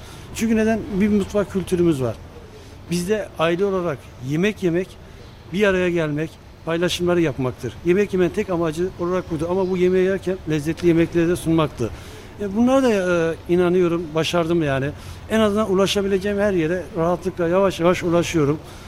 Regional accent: Malatya, Turkey; now in Alaçatı, Turkey; Aslen Malatyalıyım. 18 senedir Alaçatı'dayım.

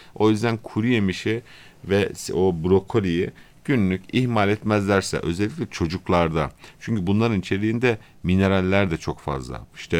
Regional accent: Kahramanmaraş, Turkey; Yani ben Maraşlıyım. Maraş'ta eskiden çok daha zeytin vardı mesela.

